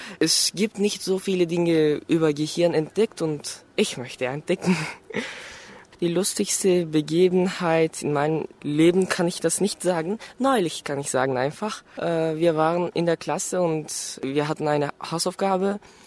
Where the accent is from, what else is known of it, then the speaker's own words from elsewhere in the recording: Istanbul, Turkey; German is a second language; ich komme aus der Türkei, aus Istanbul. Ich bin 1994 geboren und ich bin ein Schüler an der Deutschen Schule Istanbul.